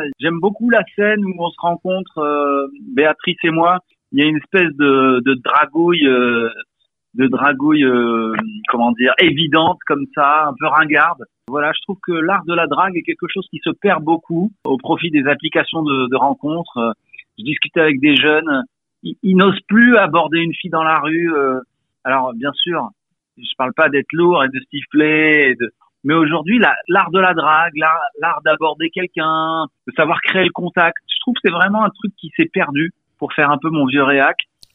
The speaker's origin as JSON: {"language": "French", "country": "Morocco", "tie": "born or raised there", "said": "C'est-à-dire que j'ai grandi au Maroc, j'ai connu des canicules."}